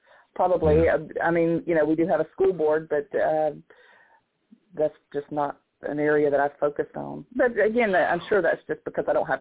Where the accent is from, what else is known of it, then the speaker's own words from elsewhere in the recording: North Carolina, United States; I grew up in North Carolina, and we had North Carolina state history.